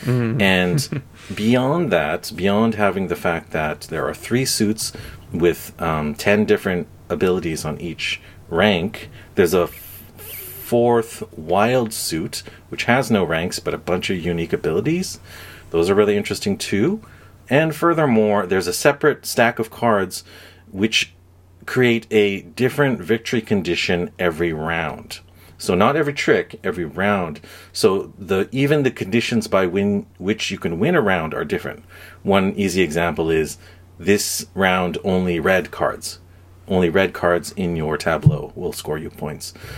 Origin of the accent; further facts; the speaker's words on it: Canada; I'm Japanese Canadian